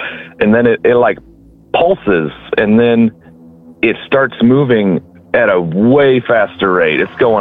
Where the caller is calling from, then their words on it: Kansas, United States; I'm calling from Kansas. Good old Kansas.